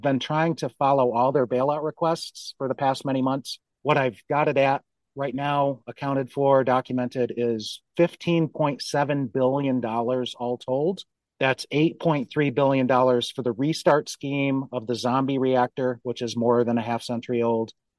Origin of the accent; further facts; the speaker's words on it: Kalamazoo, Michigan, United States; moved away as an adult; I had been blissfully ignorant of the Palisades atomic reactor growing up in Kalamazoo